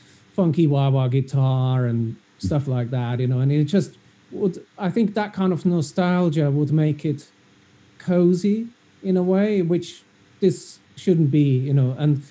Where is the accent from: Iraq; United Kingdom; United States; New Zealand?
United Kingdom; London; So I'm from London